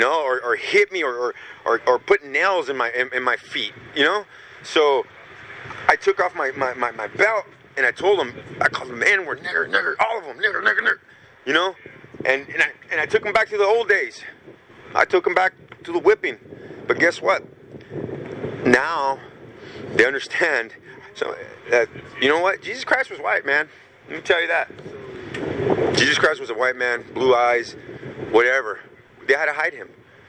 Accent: Watsonville, California, United States; I'm from Watsonville, man. You know, I'm from Clifford right there. I grew up there, man.

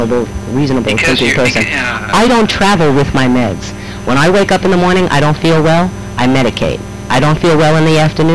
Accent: Bronx, New York, United States; now in Santa Cruz, United States; We live well. I was raised in the South Bronx. You don't want to be homeless in the South Bronx.

